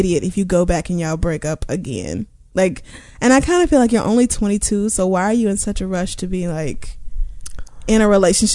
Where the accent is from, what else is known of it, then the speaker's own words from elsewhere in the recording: Chicago, Illinois, United States; I'm 22. I'm from Chicago.